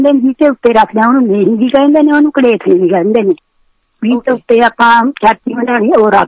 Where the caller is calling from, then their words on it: New York, United States; New York ਤੋਂ ਬੋਲਦੇ ਹਾਂ